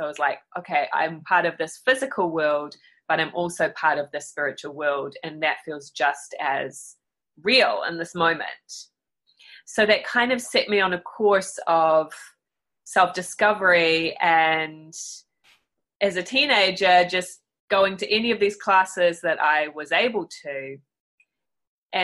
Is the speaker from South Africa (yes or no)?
no; New Zealand; now in United States; So I am from New Zealand originally. I do now live in the United States.